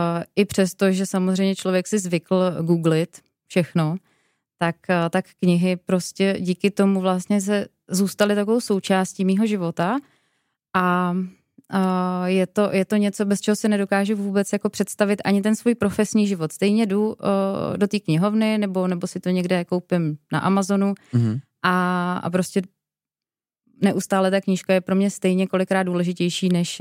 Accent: Liberec, Liberec Region, Czechia; now in Hradec Králové, Czech Republic; Pocházím z Liberce, kde jsem se narodila, mám tam dlouholeté zázemí a je to pár let zpátky, co jsme se přestěhovali s rodinou do Hradce Králové.

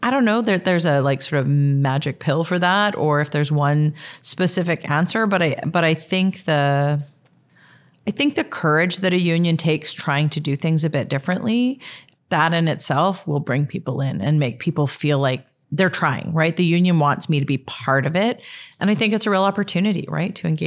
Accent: Canada; I mean, as a Canadian, having this sort of like far off land be the like ruler of our country

